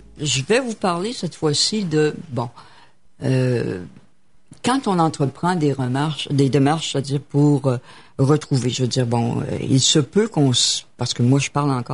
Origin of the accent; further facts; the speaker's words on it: Quebec City, Quebec, Canada; born there; Alors moi, exemple, je suis née à Québec et j'ai été adoptée à Québec.